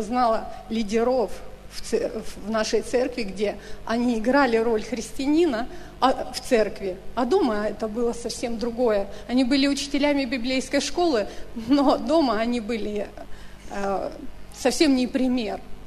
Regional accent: Siberia, Russia; moved away; я уехала в Москву из Сибири. 7 лет в Москве я прошла

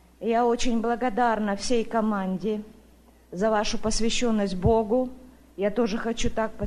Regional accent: Chelyabinsk, Chelyabinsk Oblast, Russia; я из Челябинска, приехала в гости

